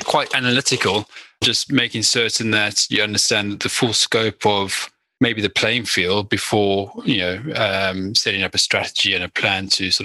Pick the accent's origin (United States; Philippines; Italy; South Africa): South Africa; I'm also from South Africa.